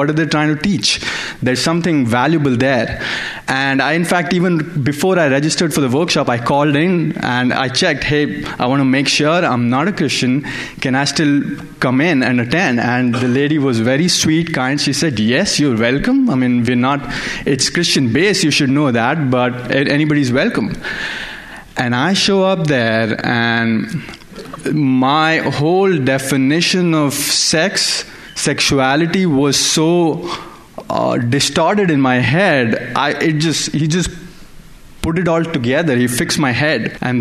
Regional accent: India

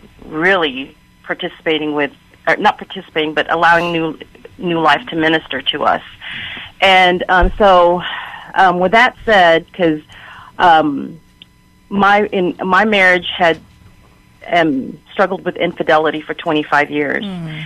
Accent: Texas, United States; And we're from the Texas area

